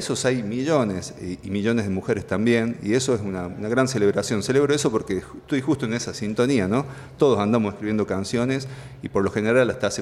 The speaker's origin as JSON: {"language": "Spanish", "region": "La Rioja", "country": "Argentina", "said": "No significa que desconozco que soy parte de La Rioja indefectiblemente"}